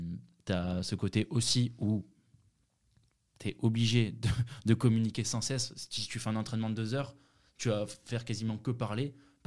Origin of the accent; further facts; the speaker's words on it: Southwest France, France; moved away; Je viens du Sud-Ouest et quand je suis arrivé à Paris, je connaissais personne. Je suis arrivé à Rueil-Malmaison